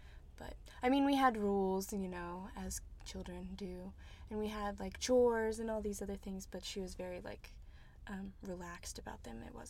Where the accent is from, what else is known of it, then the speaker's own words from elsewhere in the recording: Mineral Wells, West Virginia, United States; also born or lived in Charleston; I grew up in Mineral Wells in the Parkersburg, West Virginia area, so about an hour and a half away from Charleston.